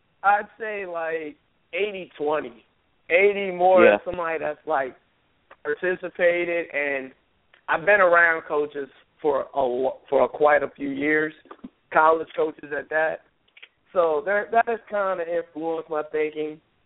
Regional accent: Largo, Maryland, United States; now in Norfolk, United States; I'm from Largo, Maryland. I actually currently am residing in Norfolk.

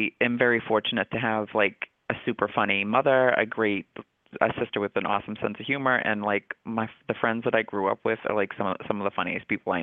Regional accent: Boston, Massachusetts, United States; I'm from Boston and these are the type of dudes I grew up with, you know.

